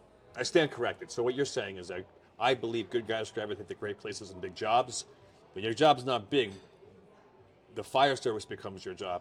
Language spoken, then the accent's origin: English; New Jersey, United States; moved away as an adult; now in New York City, United States; I'm born and raised in New Jersey. I wanted to be a New York City fireman.